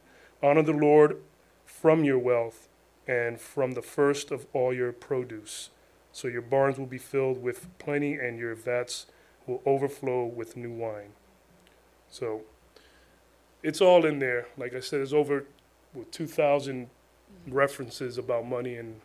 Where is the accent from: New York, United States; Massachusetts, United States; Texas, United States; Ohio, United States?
New York, United States; New York City; I'm from New York City, so some of these people that walk around are lived in the projects with me